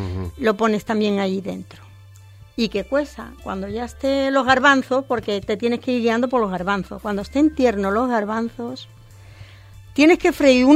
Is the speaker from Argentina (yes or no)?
no; Andalusia, Spain; Porque, hijo, yo soy andaluza.